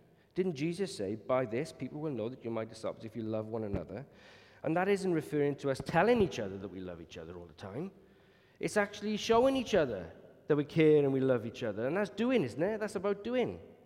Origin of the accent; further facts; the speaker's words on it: Wales, United Kingdom; because you know that Wales is God's country after all, but neither does being Welsh. Neither does being Welsh give us automatic entry to God's family.